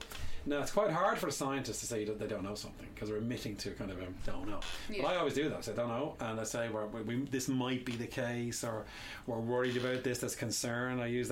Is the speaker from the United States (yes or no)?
no; Bray, County Wicklow, Ireland; Remember, I grew up in Bray in Wicklow, you know, and we used to go hiking up in the Wicklow Mountains.